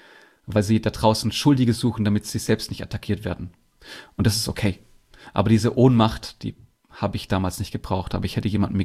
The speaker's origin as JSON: {"language": "German", "town": "Bietigheim-Bissingen", "region": "Baden-Württemberg", "country": "Germany", "tie": "born there", "said": "Ich komme unter anderem aus Bietigheim-Bissingen, das ist Nähe Stuttgart. Da bin ich geboren worden."}